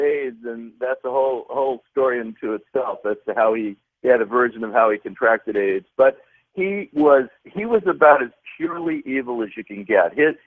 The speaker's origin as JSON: {"language": "English", "region": "Rhode Island", "country": "United States", "accent": "Rhode Island", "said": "I'm from Rhode Island, so it took me years to lose the accent, which is worse. It's halfway between Brooklyn and Boston, the Rhode Island accent."}